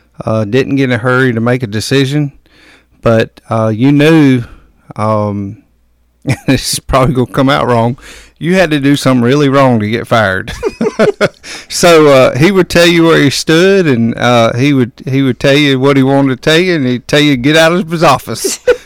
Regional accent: Greenwood, South Carolina, United States; also born or lived in Charleston; I was born in Charleston. My dad went to the Citadel, and we moved here when I was five. My grandparents always lived in Greenwood

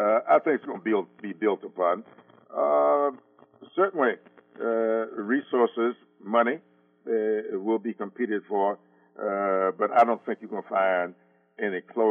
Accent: Sumter, South Carolina, United States; And the same thing over in Sumter, my hometown.

